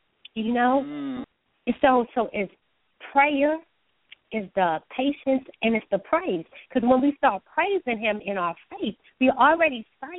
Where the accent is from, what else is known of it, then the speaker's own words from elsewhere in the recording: New York, United States; also born or lived in Kingston, Jamaica; I grew up in New York. I was born in Kingston, Jamaica, but raised in New York.